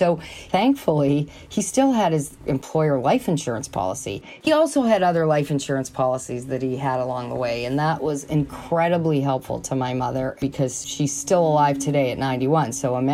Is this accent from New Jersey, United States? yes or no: no; Youngstown, Ohio, United States; now in Boston, United States; I live outside of Boston, and I am a sales director for EIS. I grew up in Youngstown, Ohio. I was one of five children